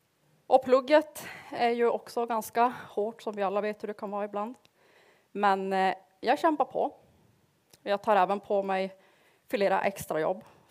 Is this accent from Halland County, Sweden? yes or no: no; Piteå, Norrbotten County, Sweden; now in Umeå, Sweden; Jag är snart 31 år gammal. Och jag kommer från Piteå. Så om ni hör min dialekt att den är lite rolig så är det förmodligen därför. Men jag har bott i Umeå nu i 10 år.